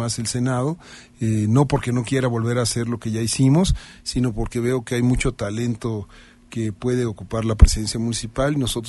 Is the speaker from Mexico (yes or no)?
yes; Mexico; Yo hablo como cualquier mexicano, ¿no?